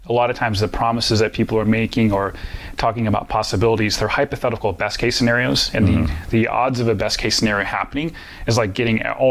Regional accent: Midwest, United States; Well, growing up in the Midwest in general, I find that there's different values that people in the Midwest have, especially how they relate to other people.

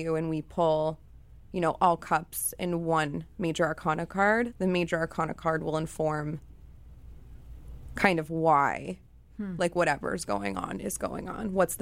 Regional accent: Chicago, Illinois, United States; I grew up in Chicago with a mother who was an addict and also really depressed

